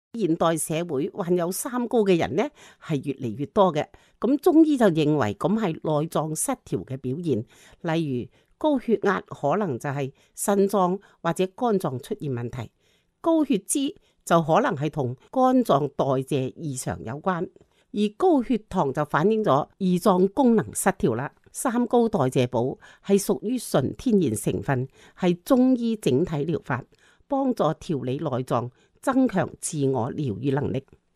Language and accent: Cantonese; Hong Kong